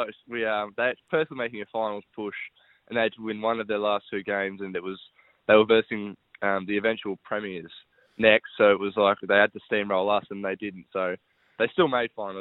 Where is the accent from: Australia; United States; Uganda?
Australia; Perth, Western Australia; Yeah, been in Perth my whole life. Used to live up in the hills with Dad in what we call Gooseberry Hill or Kalamunda.